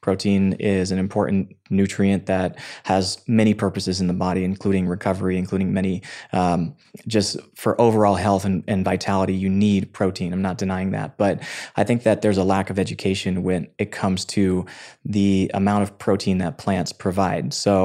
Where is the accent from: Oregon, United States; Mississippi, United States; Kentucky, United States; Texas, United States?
Mississippi, United States; I grew up in Mississippi and there weren't too many vegetarians in Mississippi.